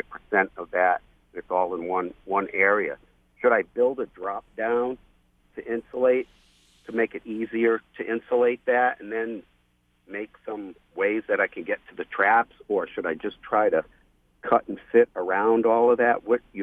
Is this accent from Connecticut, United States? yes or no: yes; Connecticut, United States; I grew up in Eastern Connecticut. I don't know how many times I saw them live.